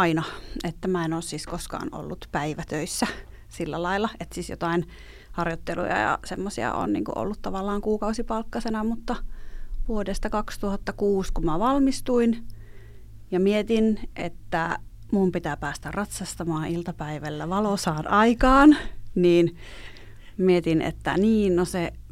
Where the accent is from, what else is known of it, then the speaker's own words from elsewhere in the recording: Oulu, North Ostrobothnia, Finland; että eikö olisi kiva, että täältä pohjoisestakin, kun mä oon Oulusta